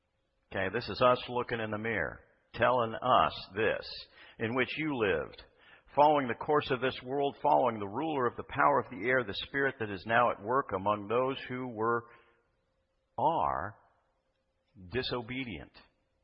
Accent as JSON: {"language": "English", "region": "South Dakota", "country": "United States", "said": "Now, I'm not a true Southern. I'm from South Dakota, but I do try to borrow the vernacular and say y'all and all y'all."}